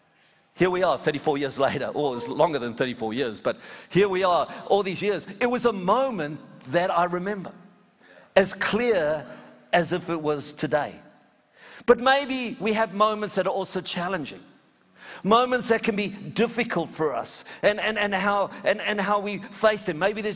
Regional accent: Australia; I'm an Aussie.

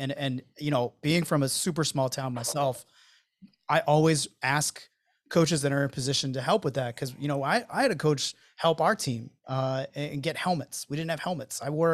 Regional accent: New Hampshire, United States; I'm from New Hampshire, which is very similar to Maine in terms of, you know, population density, shall we say.

